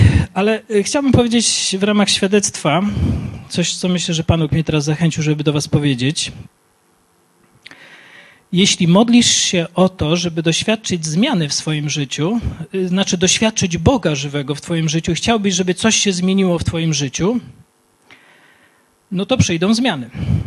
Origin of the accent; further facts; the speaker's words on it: Kraśnik, Lublin Voivodeship, Poland; Jestem pastorem z Giżycka, ale Leszek pracuje 25 km dalej jako pastor. Ale jestem z Lubelszczyzny, z Kraśnika.